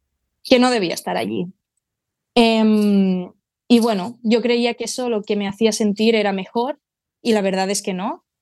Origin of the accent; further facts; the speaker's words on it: Vilafranca del Penedès, Catalonia, Spain; Estamos hablando de la fiesta mayor de mi pueblo, que es Vilafranca del Penedès